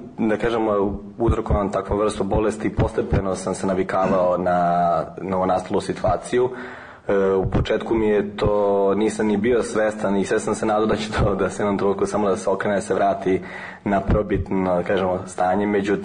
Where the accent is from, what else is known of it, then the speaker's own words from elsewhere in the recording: Belgrade, Serbia; born there; Imam 32 godine, rođen sam u Beogradu, živim u porodičnoj kući sa svojom porodicom i svojom budućom suprugom na Senjaku.